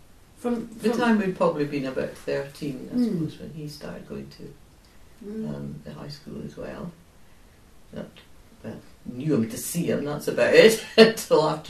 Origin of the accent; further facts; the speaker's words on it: Edinburgh, Scotland, United Kingdom; So I came from Edinburgh area.